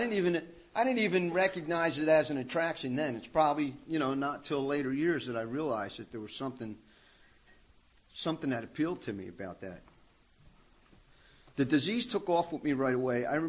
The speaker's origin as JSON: {"language": "English", "town": "Philadelphia", "region": "Pennsylvania", "country": "United States", "tie": "born or raised there"}